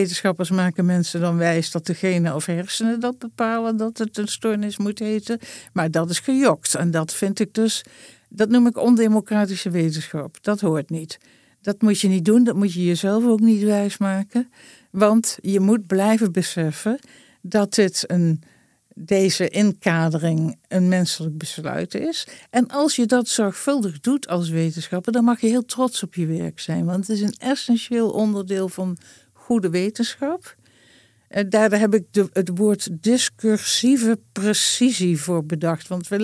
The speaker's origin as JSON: {"language": "Dutch", "region": "Groningen", "country": "Netherlands", "said": "Ik kom uit Groningen"}